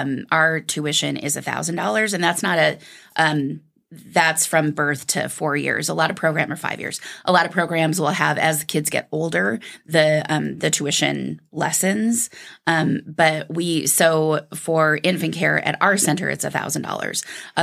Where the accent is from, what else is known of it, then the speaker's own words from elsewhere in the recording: Iowa City, Iowa, United States; So I'm from Iowa City. I was born and raised here.